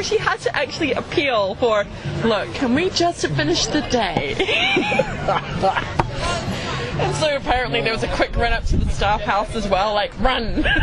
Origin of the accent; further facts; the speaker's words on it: New Zealand; as a New Zealander, and you must find this as an Australian, you've grown up in a culture where you don't tip.